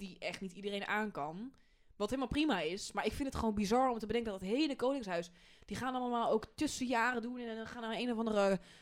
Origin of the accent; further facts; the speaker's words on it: Ede, Gelderland, Netherlands; ik ben in Ede opgegroeid. Dat is ongeveer het noorden, of het noorden, het midden van Nederland. Ja, daar praat je best wel ABN.